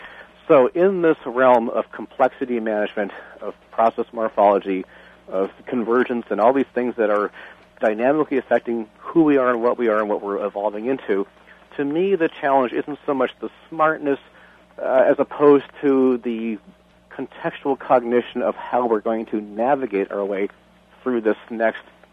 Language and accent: English; Washington, United States; I grew up in the Pacific Northwest. I had the privilege of taking a bus, like 2 hours a drive from where I was living. I lived in an area that's kind of mostly farming and that kind of thing, and drove into Seattle